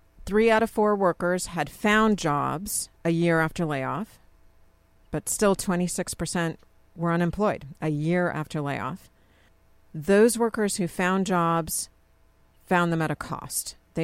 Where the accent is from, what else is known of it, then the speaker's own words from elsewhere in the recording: Colorado, United States; I'm from Colorado.